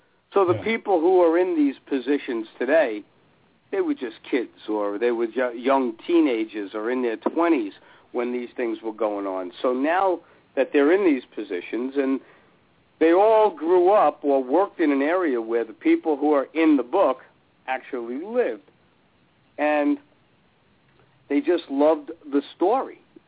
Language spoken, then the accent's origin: English; Union City, New Jersey, United States; there was a page called I Grew Up in Union City, and I grew up in Union City, New Jersey.